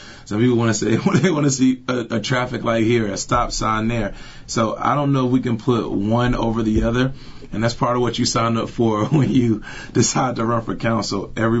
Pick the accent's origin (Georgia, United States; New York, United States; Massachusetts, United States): Georgia, United States; Atlanta; now in Charlottesville, United States; I didn't move to Charlottesville to live in Atlanta. I'm from Atlanta